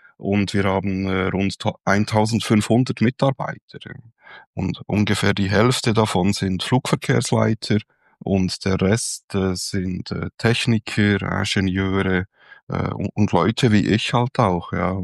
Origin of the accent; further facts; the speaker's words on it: Bern, Switzerland; ja, ich bin Schweizer, ich komme aus Bern und ich arbeite seit 1995 bei der Flugsicherung in der Schweiz, also im Flughafen Zürich.